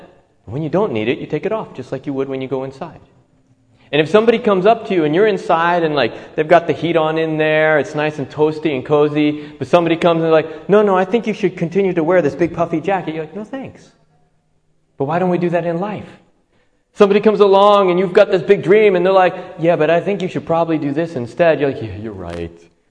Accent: San Diego, California, United States; I'm Latin. I come from tropical areas. I grew up in San Diego, California.

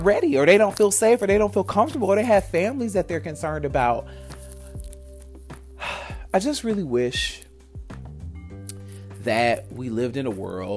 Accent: Michigan, United States; And the same thing is kind of going on in my home state of Michigan.

